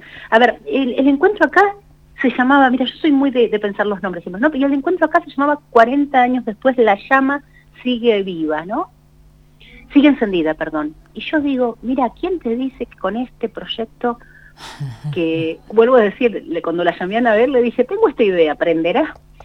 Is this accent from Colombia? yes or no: no; La Plata, Buenos Aires Province, Argentina; yo soy de La Plata